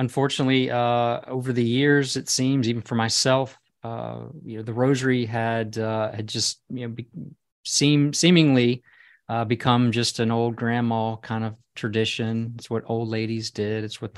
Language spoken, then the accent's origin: English; Louisiana, United States; I was brought up Catholic, certainly saw rosaries, but also I grew up in Louisiana, so I knew about Mardi Gras.